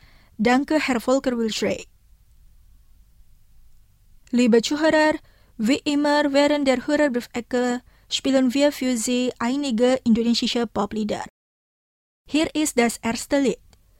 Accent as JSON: {"language": "German", "town": "Saarbrücken", "region": "Saarland", "country": "Germany", "tie": "born or raised there", "said": "in den Saarbrücker Stadtteil Brebach geführt hat, mein Heimatort."}